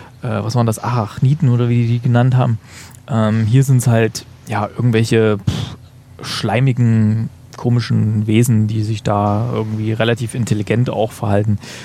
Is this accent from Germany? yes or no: yes; East Germany, Germany; Damit kenne ich mich ja aus, ich komme ja aus dem Osten.